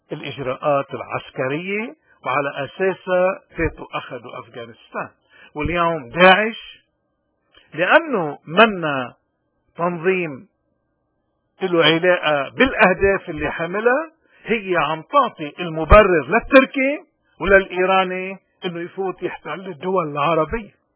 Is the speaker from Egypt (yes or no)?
no; Lebanon; اذا نحن كلبنانيين مش مفروض ابدا نغرق بقصة الاعراض وننسى المرض.